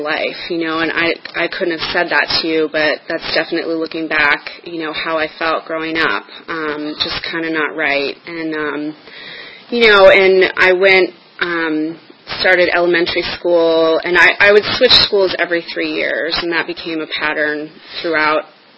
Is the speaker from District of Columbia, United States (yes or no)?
yes; Washington, District of Columbia, United States; And, you know, I grew up in Washington, D.C. I was adopted at birth into a very loving family.